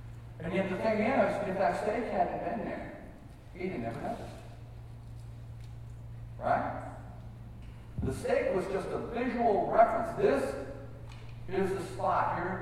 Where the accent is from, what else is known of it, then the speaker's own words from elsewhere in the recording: Texas, United States; I'm from Texas, we always say Holy Ghost.